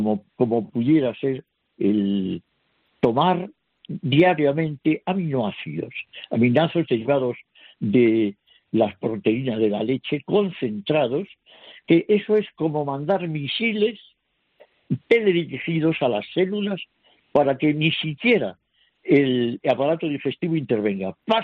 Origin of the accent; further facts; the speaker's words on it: Galicia, Spain; en la Costa da Morte de Galicia, que es mi tierra